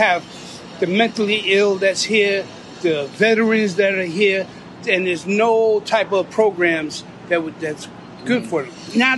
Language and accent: English; New York, United States; In New York, because I'm from New York, the current vibrations is